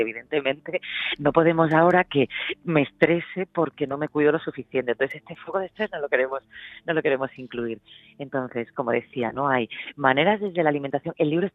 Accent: Málaga, Andalusia, Spain; now in Barcelona, Spain; yo soy andaluza, soy malagueña

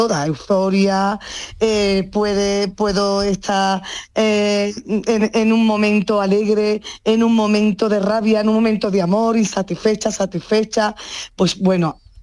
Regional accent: Málaga, Andalusia, Spain; soy profeta en mi tierra a base de trabajarlo mucho. Desde toda la vida, desde muy pequeña, aunque he estado fuera y he hecho parte de mi carrera fuera, pero siempre he estado ligada a Málaga

